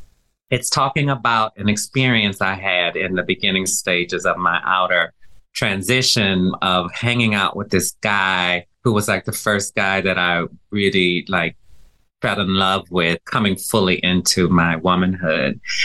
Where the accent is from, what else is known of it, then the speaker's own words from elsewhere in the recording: Louisiana, United States; I am originally from Louisiana. I did come up in a home with a father who was a pastor.